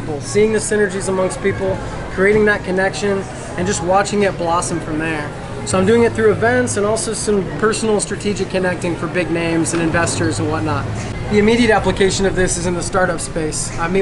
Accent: Seattle, Washington, United States; I'm from Seattle, Washington. Went to school on the East Coast.

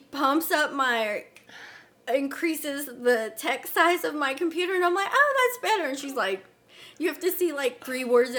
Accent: Lubbock, Texas, United States; There's more than this dry ass town, which I grew up in. Lubbock is my hometown and I do love it.

